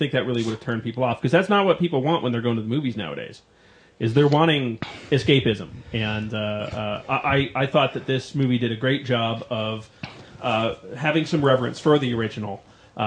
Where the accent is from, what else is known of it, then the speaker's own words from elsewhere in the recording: Kansas, United States; We're from Kansas. We make up stuff.